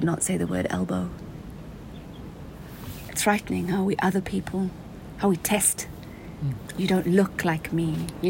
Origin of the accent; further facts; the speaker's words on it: Zambia; growing up in Zambia, I didn't.